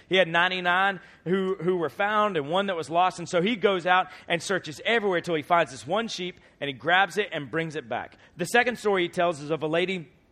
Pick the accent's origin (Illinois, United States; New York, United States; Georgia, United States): Georgia, United States; But I'm an Atlanta Hawks fan because I'm from Georgia, all right?